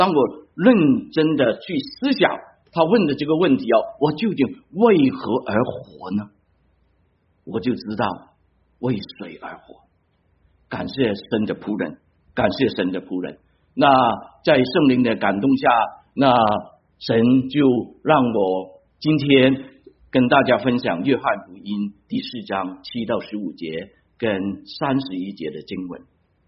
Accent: China; now in United States; 大家都知道从国内来的。

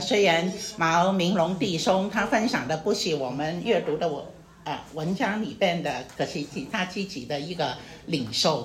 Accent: China; 我们知道很早我们中国人，我们如果是基督徒，无论是移民去到哪里

